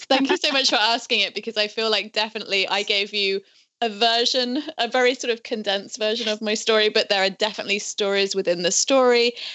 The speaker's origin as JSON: {"language": "English", "country": "United Kingdom", "said": "obviously I'm not in my home country. I'm not from here. And people always ask this. All of my friends, you know, my lifelong friends and family, all of them are back in the UK"}